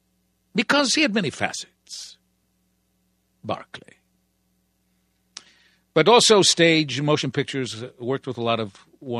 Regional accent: Baltimore, Maryland, United States; the first time I was ever on television was in my hometown, Baltimore.

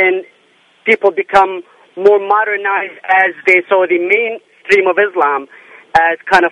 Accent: Jordan; I'm a Muslim from Jordan

